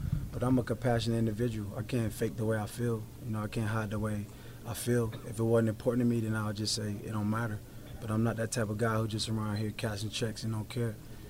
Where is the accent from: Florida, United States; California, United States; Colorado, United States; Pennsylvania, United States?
Florida, United States; Liberty City; I'm not hiding from none of you. I don't hide from no one. I'm from Liberty City.